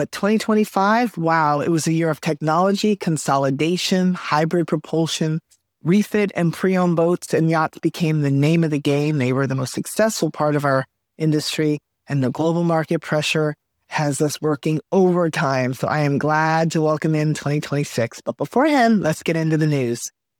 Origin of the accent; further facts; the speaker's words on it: Miami, Florida, United States; The new business is headquartered in my hometown, Miami, Florida